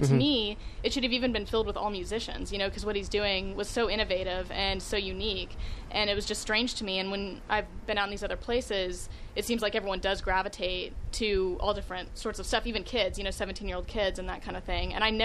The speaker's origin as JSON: {"language": "English", "region": "Texas", "country": "United States", "tie": "born or raised there", "also_born_or_lived": "New York / Los Angeles", "said": "I've moved around. I lived in New York before I lived in L.A., and I grew up in Texas, so who knows where I'll end up."}